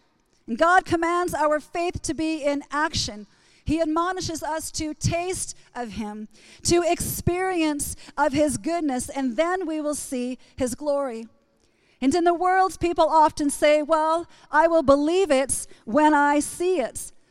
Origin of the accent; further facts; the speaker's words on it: East Coast, United States; I'm from the East Coast where pickled beets are on the table almost three meals a day.